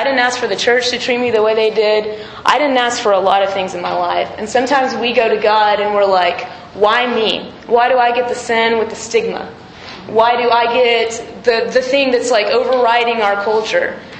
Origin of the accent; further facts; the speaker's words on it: Lubbock, Texas, United States; I say Habakkuk. I'm from Lubbock, so.